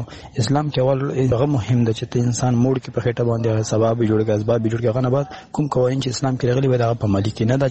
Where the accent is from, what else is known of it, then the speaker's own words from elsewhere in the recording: Afghanistan; now in United Arab Emirates; له عربي متحده اماراتونه. زه د یو افغان په حیث د ازادي رادیو پیغام پرېږدم.